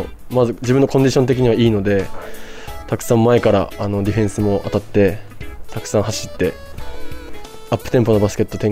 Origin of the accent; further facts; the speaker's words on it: Iwate, Japan; now in Niigata, Japan; はい、地元が岩手県で、地元に近いところがあるので住みやすいです。